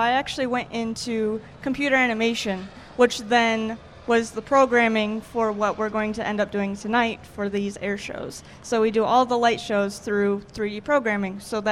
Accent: Michigan, United States; We're from Michigan, and I'm also from Michigan.

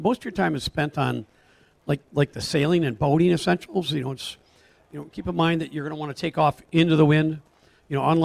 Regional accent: Grand Rapids, Michigan, United States; Just north of Grand Rapids, Michigan.

